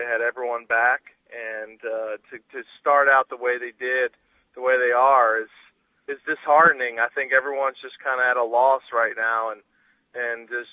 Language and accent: English; Philadelphia, Pennsylvania, United States; Still, I'm from Philadelphia, and when I landed in Houston, I thought that was like a block from the sun.